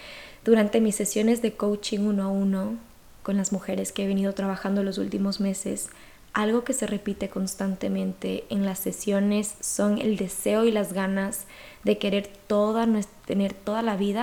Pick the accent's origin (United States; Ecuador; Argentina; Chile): Ecuador; moved away as an adult; now in Valencia, Spain; actualmente estoy viviendo en Valencia, yo soy de Ecuador y me mudé hace 2 años acá.